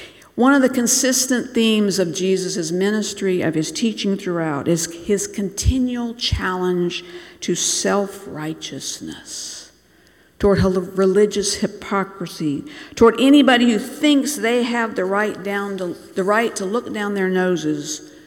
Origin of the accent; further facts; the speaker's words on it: Bangladesh; my memories growing up in Bangladesh